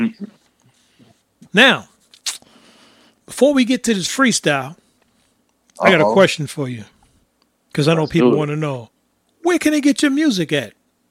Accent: Brooklyn, New York, United States; But I grew up in Bed-Stuy, Brooklyn, right?

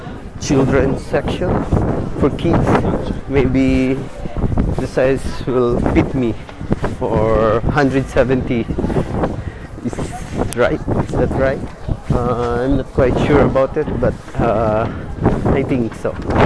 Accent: Philippines; English is a second language; now in Amsterdam, Netherlands; it's really, really hard to find a size for me because I'm a Filipino, and it's all European size or American size.

